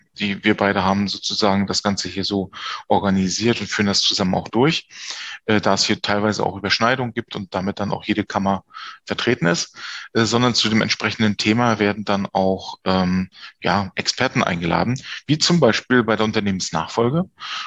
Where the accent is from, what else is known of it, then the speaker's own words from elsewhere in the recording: Greifswald, Mecklenburg-Vorpommern, Germany; born there; now in Rostock, Germany; bin 49 Jahre gebürtiger Greifswalder, nie von der Küste her so richtig weggekommen in meinem Berufsleben, was auch nicht schlecht ist, und lebe jetzt schon die längste Zeit meines Lebens hier in Rostock.